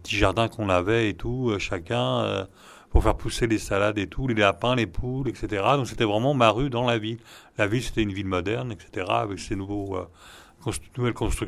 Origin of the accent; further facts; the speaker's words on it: Drancy, Île-de-France, France; je suis né à Drancy et j'ai vécu jusqu'à l'université, donc à Drancy, et puis après, j'ai changé de rue.